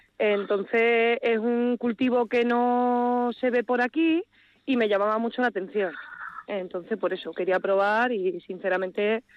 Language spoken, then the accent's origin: Spanish; Cádiz, Andalusia, Spain; porque yo soy de Cádiz, entonces claro, aquí familia no tengo